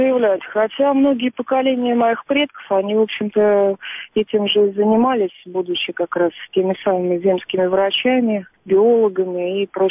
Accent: Moscow, Russia; now in Pereslavl-Zalessky, Russia; Друзья часто приезжают в Переславль, я часто приезжаю в Москву, но того сообщества московского, которое у меня было, его больше нет.

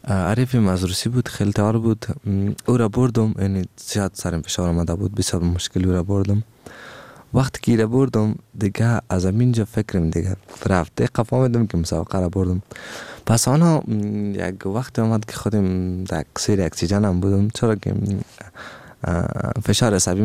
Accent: Afghanistan; ما افغان هستم

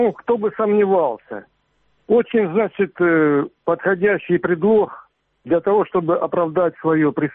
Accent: Donbas, Ukraine; Я с Донбасса.

